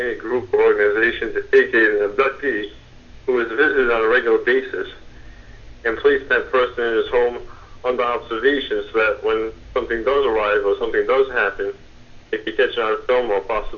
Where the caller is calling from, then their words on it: Rhode Island, United States; How you doing, Kevin?